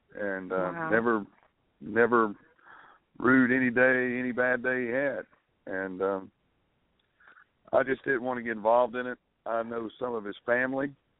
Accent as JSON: {"language": "English", "town": "Blakely", "region": "Georgia", "country": "United States", "tie": "born or raised there", "said": "we got involved in an independent movie in my hometown of Blakely, Georgia, and it's called Savage."}